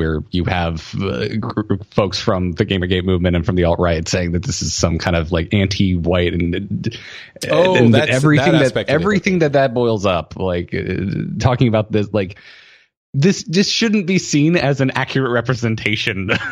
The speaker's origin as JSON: {"language": "English", "region": "the South", "country": "United States", "tie": "born or raised there", "said": "I grew up in the South. I grew up going camping and spending a lot of time in like cow pastures and out in the middle of nowhere."}